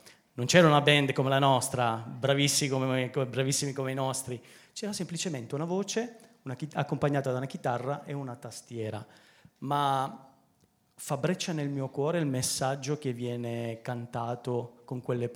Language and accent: Italian; Sicily, Italy; also born or lived in Germany; Io sono nato in Germania, contrariamente a quello che si può pensare, perché sono siciliano. Sono cresciuto fino all'età di 6 anni in Germania.